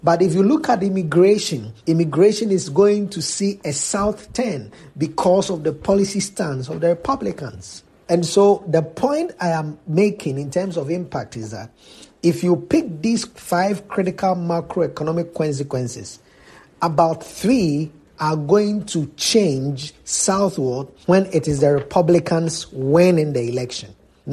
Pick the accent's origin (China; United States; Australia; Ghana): Ghana; most importantly on my home country, Ghana